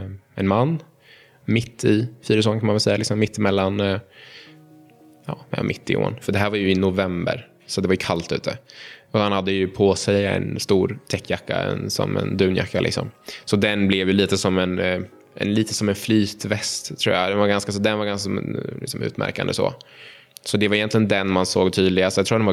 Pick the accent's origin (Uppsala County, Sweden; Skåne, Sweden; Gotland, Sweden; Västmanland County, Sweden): Uppsala County, Sweden; Uppsala; Nej, men jag är uppväxt i centrala Uppsala